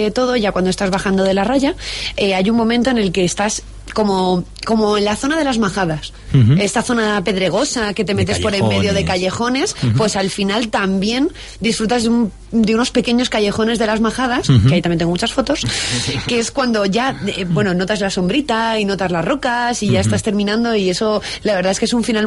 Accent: Cuenca, Castilla-La Mancha, Spain; Porque yo, que soy de Cuenca, me escapé un fin de semana a Uña

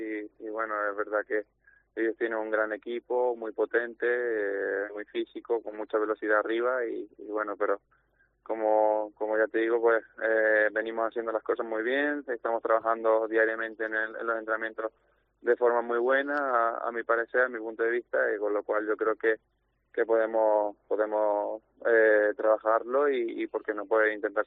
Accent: Spain; al final como español pues siempre tira a tierra

